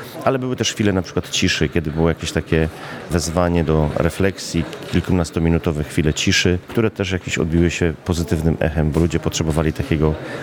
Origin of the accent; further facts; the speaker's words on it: Chełm Śląski, Silesian Voivodeship, Poland; pochodzę tam z Chełmuśląskiego, gdzie jest tradycja pielgrzymki do Kalwarii Zebrzydowskiej